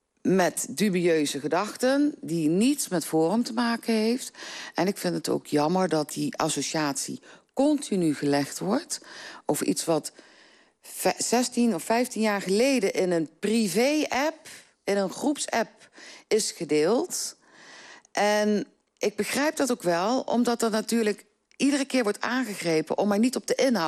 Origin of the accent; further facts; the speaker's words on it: Gelderland, Netherlands; now in Venlo, Netherlands; Nou, 32 jaar geleden ben ik hier komen wonen. Ik kom eigenlijk oorspronkelijk uit Zuid-Gelderland, onder de rivieren.